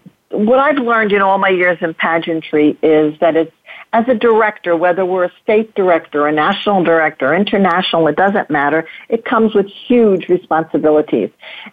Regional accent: Arizona, United States; I'm from Arizona, so I kind of know the cities around me better

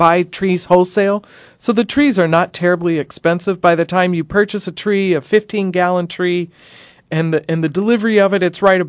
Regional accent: South Dakota, United States; I come from the Dakotas, the Great Mountains, the Black Hills of South Dakota.

